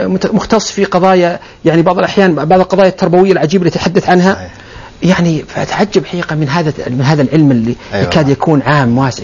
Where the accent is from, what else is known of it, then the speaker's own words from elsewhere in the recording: Al-Qassim, Saudi Arabia; لما انتقلت ورجعت للقصيم قبل الانتقال للجامعة، كنت بعض الأحيان أحضر عند الشيخ محمد رحمه الله في المنطقة عندنا في القصيم